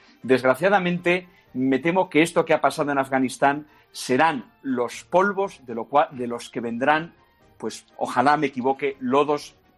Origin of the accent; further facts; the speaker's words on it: Spain; como los españoles no nos creemos lo bueno que tenemos, yo de niño pensaba que eso ni siquiera sería real.